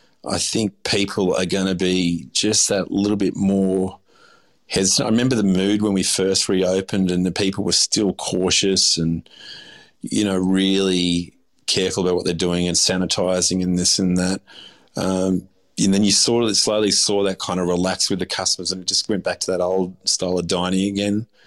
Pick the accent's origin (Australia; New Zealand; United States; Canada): Australia; and I consider myself Aussie. I'm half Turkish. I was born here. I was raised here. I'm an Aussie.